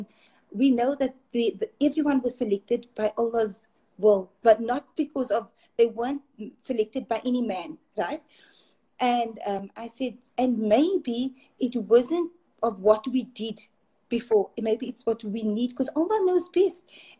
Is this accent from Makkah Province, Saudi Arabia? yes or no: no; Riyadh, Riyadh Province, Saudi Arabia; just book your ticket to Jeddah, because I'm from Riyadh, I'm based in Riyadh.